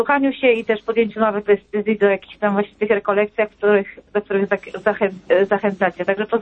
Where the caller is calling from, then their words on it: Kraków, Lesser Poland, Poland; ja z Krakowa do Brzeska